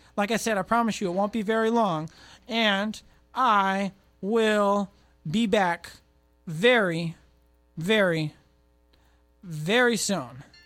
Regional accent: Berkeley, California, United States; growing up in Berkeley, over in Oakland, that area

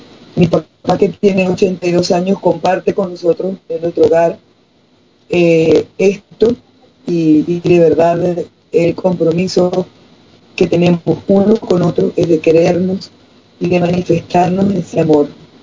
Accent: Cabimas, Zulia, Venezuela; Y sí, soy de Cabima, estado Zulia, Venezuela.

